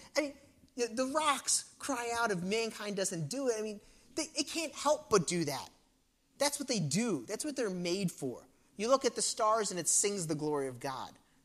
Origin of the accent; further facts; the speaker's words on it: East Coast, United States; I'm from the East Coast.